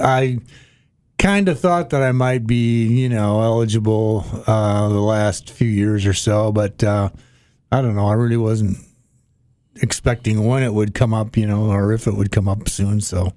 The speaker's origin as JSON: {"language": "English", "town": "Belvidere", "region": "Illinois", "country": "United States", "tie": "born or raised there", "said": "I grew up in Belvidere, Illinois, and that's where I got my first job at the paper there."}